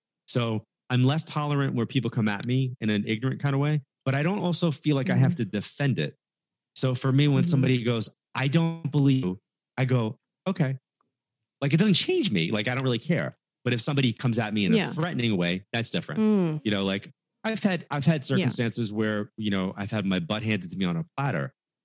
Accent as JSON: {"language": "English", "region": "New York", "country": "United States", "said": "I am a New Yorker, right? My dad was a New York City officer, and I grew up with comments like"}